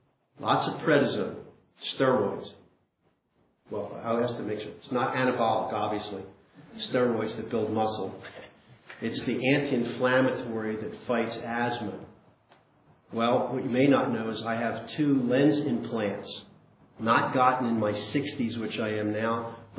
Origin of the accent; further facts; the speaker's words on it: Philadelphia, Pennsylvania, United States; born there; now in Pittsburgh, United States; I was born in Philadelphia. I'm in Pittsburgh.